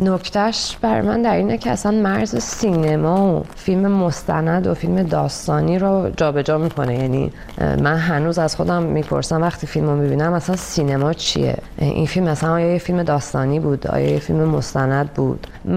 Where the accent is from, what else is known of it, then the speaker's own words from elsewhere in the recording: Iran; moved away; من از ایران اومدم بیرون،